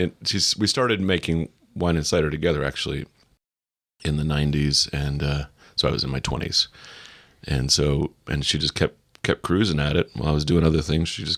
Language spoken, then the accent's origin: English; La Push, Washington, United States; Pretty much. I actually was born at Swedish Hospital in Seattle, but we lived in La Push.